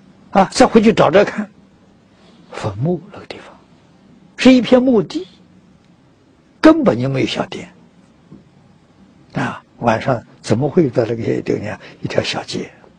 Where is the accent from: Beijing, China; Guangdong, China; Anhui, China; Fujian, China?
Anhui, China; Wuhu; 我们家乡呢出米，啊，是属于芜湖这个产米的地区，